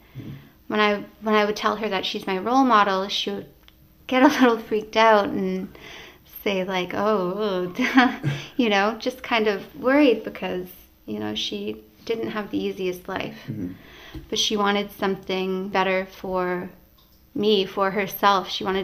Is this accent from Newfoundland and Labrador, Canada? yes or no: yes; Happy Valley-Goose Bay, Newfoundland and Labrador, Canada; We grew up in Happy Valley Goose Bay in Labrador. But my family, my mother's family, comes from Hopedale. And my dad's family comes from Davis Inlet. We spent most of our summers in Hopedale